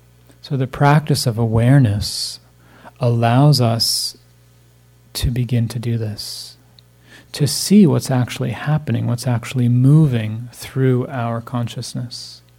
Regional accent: New Jersey, United States; I grew up in New Jersey here, so, you know, East Coast winters, and it was a wool turtleneck.

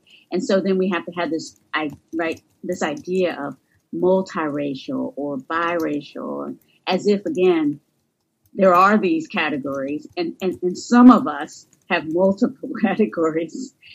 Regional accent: Southern United States, United States; accent: Southern US; in growing up in the United States, you know, and when I speak, you can hear not just the United States, but like the southern part of the United States.

